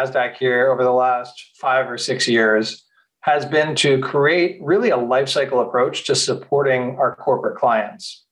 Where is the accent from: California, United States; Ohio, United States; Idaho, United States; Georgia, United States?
Ohio, United States; Dayton; So yeah, I grew up in Dayton, Ohio.